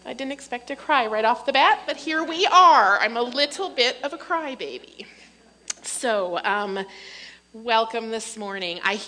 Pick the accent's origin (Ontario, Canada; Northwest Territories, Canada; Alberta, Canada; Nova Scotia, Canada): Ontario, Canada; Sault Ste. Marie; also born or lived in Goulais River / Thessalon; I grew up in Northern Ontario, here in the Sioux, Gooley River, Thessalon, and then my last 2 years before I went off to college, I was here in the Sioux.